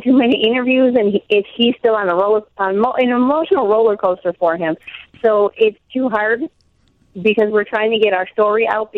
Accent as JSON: {"language": "English", "region": "Michigan", "country": "United States", "tie": "born there", "said": "Yes, I was born here in the United States in Michigan."}